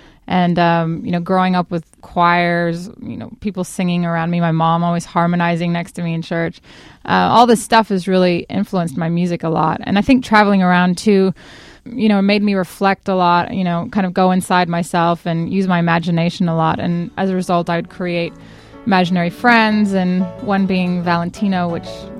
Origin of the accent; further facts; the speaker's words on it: Zimbabwe; also born or lived in South Africa / Sydney, Australia / Portland, Oregon; now in Brooklyn, United States; My family's South African, so I grew up in Zimbabwe and South Africa, and then we moved to Sydney, Australia, and then to Portland, Oregon.